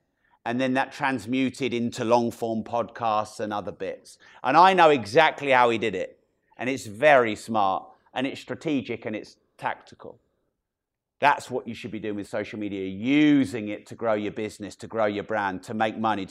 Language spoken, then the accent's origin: English; Peterborough, East of England, United Kingdom; We're posh down in Bournemouth, aren't we? I'm from Peterborough. Swearing was grammar at school.